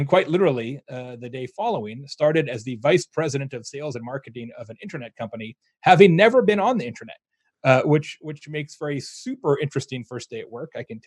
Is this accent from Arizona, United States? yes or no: yes; Arizona, United States; now in Bloomington, United States; I'm from Arizona. Originally, I live in Bloomington, Indiana now.